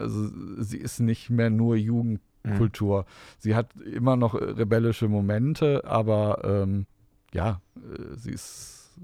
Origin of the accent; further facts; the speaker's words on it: Dümpten, North Rhine-Westphalia, Germany; ich bin 76 geboren, bin in Dümmten aufgewachsen, Nordstraße, da gibt es ja auch das Jugendhaus Nordstraße, das Jugendzentrum.